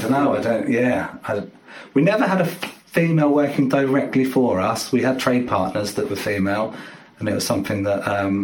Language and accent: English; Lewis, Scotland, United Kingdom; I know growing up in Lewis a lot